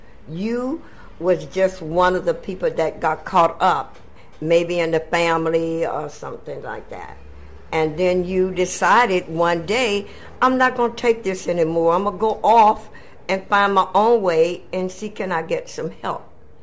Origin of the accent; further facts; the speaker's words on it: New Orleans, Louisiana, United States; now in San Francisco, United States; Well, I came from New Orleans, Louisiana. I had a certified nursing assistant certificate already.